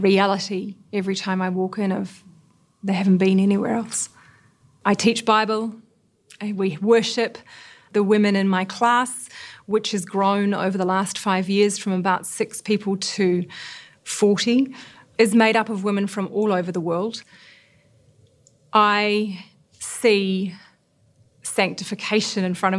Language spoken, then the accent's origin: English; New Zealand; now in Phnom Penh, Cambodia; I'm from New Zealand. And I currently live and have lived for 7 years in Cambodia, Phnom Penh.